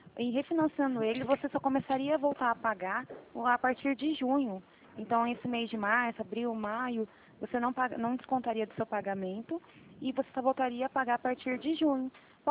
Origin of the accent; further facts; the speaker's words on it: Campinas, São Paulo, Brazil; eu sou da região de Campinas. Sou de Campinas, São